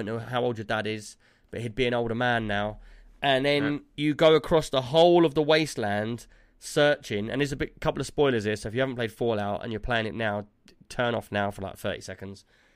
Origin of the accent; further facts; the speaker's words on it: London, United Kingdom; I'm from London. And right. I know all the different areas in London.